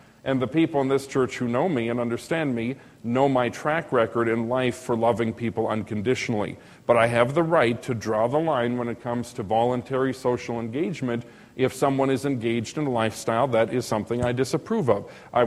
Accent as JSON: {"language": "English", "country": "United States", "said": "I don't have to embrace anything. I am an American."}